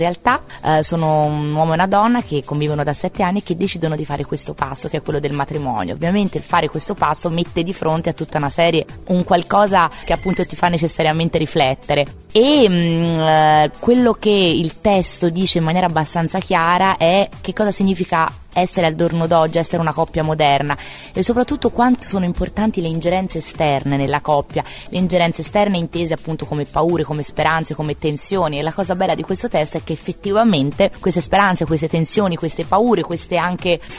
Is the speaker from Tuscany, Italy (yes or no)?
yes; Campi Bisenzio, Tuscany, Italy; Io sono fiorentina, anche se sono insomma campigiana, sono di paese, quindi sono una ragazza di campagna.